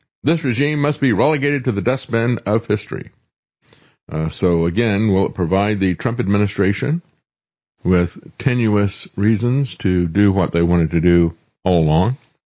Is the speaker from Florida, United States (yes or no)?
yes; Florida, United States; I know from growing up in Florida that people whose parents came, you know, my generation, it was their parents who came out of Cuba